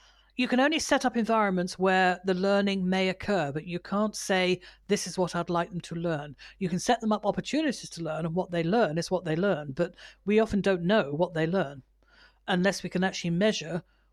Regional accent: United Kingdom; I can't answer you. I'm British.

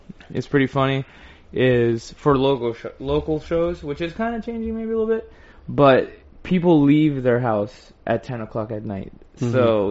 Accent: Miami, Florida, United States; Like, I mean, we're from Miami, we don't give a fuck.

